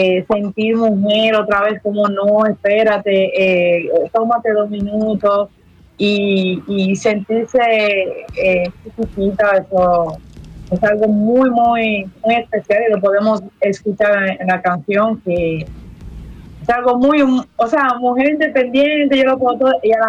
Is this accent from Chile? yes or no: no; Dominican Republic; en mi país, en República Dominicana, yo cantaba en festivales